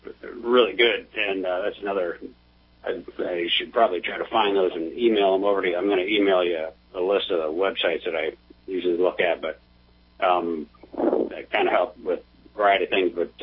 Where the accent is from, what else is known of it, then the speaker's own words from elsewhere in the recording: Rice Lake, Wisconsin, United States; my hometown where I grew up in Rice Lake, Wisconsin